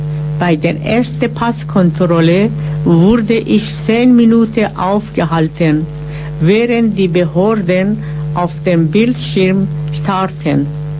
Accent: Tehran, Tehran Province, Iran; German is a second language; now in Germany; Ich bin vor 12 Jahren von Teheran nach Deutschland geflogen.

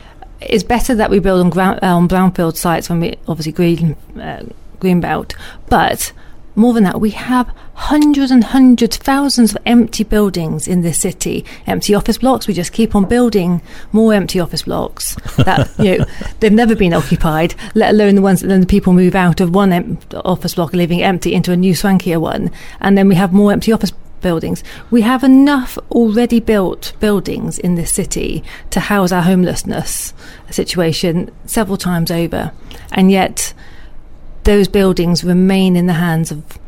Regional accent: Filton, South West England, United Kingdom; I am from Bristol. I grew up in Filton.

